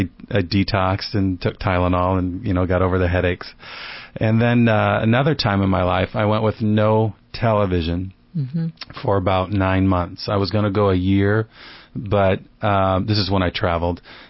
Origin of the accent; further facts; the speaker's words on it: Australia; accent: Australian; Yeah, they love my accent. Down under.